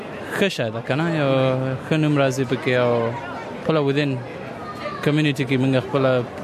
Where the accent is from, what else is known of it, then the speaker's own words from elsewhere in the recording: Afghanistan; په موږ افغانان یو چې وکړو نو ګور دلته زیاتره د پاکستانيان دی